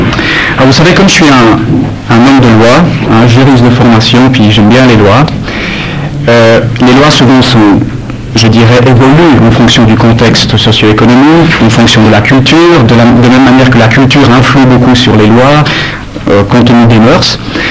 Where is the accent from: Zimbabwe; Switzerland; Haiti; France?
Switzerland; Geneva; je suis un local, un sur la place, donc je suis de Genève.